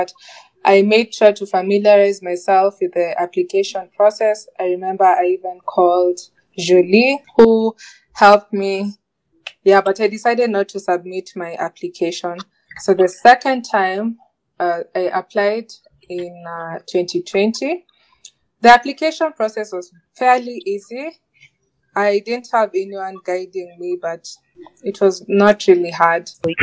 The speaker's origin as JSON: {"language": "English", "town": "Nakuru", "region": "Nakuru County", "country": "Kenya", "tie": "born or raised there", "said": "I am 24 years old. I was born and raised in Nakuru, Kenya."}